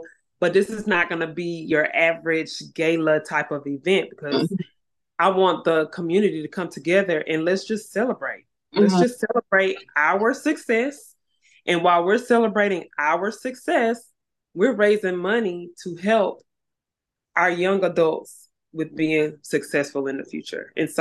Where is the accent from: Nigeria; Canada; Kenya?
Nigeria; now in United States; I'm Nigerian. And so in our Nigerian community, I know here in Huntsville and just about anywhere